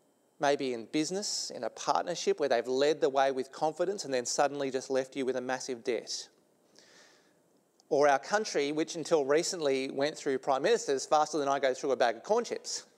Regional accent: Australia; I'm only Aussie

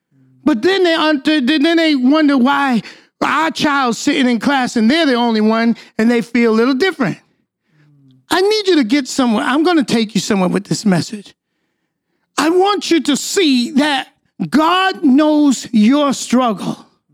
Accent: New Hampshire, United States; now in Nashville, United States; we were raised in New Hampshire all my life. My mother was born here in Nashville, so we were the only black student in class, usually.

